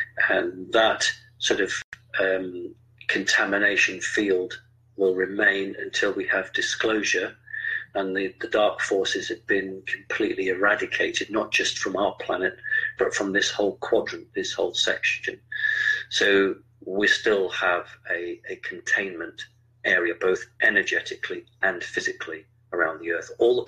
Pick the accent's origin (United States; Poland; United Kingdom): United Kingdom; but that's because I'm a Brit